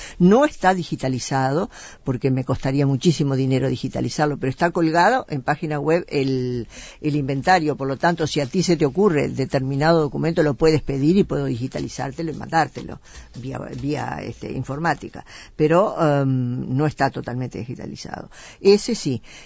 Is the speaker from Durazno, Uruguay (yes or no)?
no; Pan de Azúcar, Maldonado, Uruguay; yo soy de Pan de Azúcar y muy anciana, y recuerdo que cuando era chica en la escuela